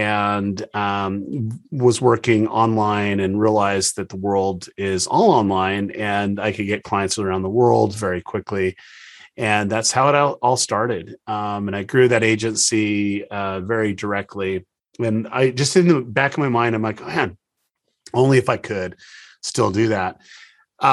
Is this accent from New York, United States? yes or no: no; Utah, United States; I grew up in Utah, and I love the state. I love where I live.